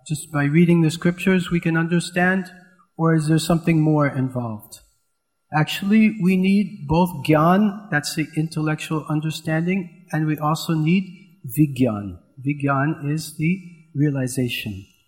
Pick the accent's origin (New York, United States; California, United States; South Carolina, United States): New York, United States; New York City; I grew up in New York City, the Kali Yuga Rajdhani.